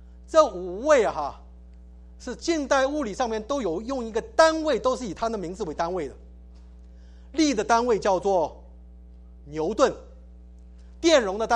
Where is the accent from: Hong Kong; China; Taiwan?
Taiwan; 我们从台湾来都知道哈